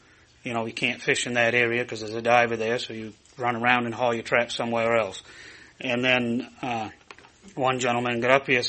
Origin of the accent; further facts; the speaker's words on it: Maine, United States; I'm a fisherman from Sereno, Maine.